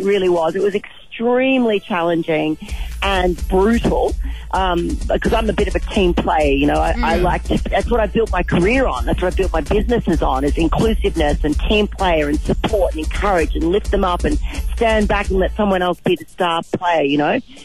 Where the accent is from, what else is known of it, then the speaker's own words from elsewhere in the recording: Newcastle, New South Wales, Australia; I was born and bred there. Born and bred. I was there. I was born in Waratah Baby Hospital.